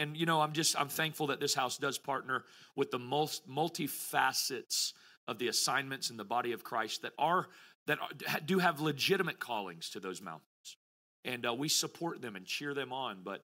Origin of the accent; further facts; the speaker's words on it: United States; So I'm American by birth, but I'm telling you, God has put a maple leaf on